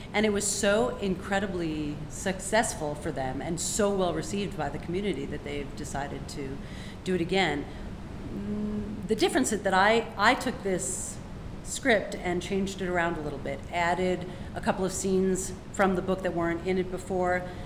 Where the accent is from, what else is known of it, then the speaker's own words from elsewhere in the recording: New York, United States; I come from New York.